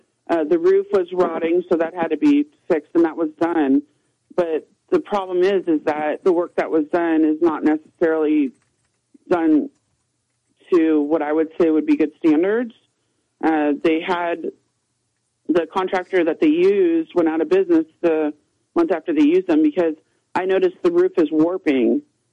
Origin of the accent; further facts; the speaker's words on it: California, United States; We're from California, right? So this isn't something we're used